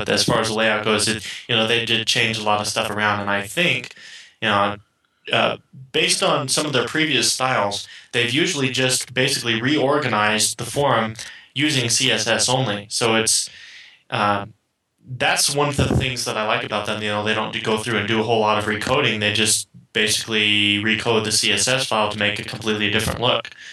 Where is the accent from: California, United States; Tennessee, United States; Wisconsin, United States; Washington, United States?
Washington, United States; from Washington State.